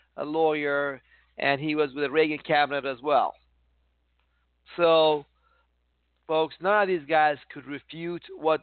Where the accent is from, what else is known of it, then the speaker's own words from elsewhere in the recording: Iran; now in United States; I came to America from Iran, from a country where we had no freedom. And growing up as a Jewish kid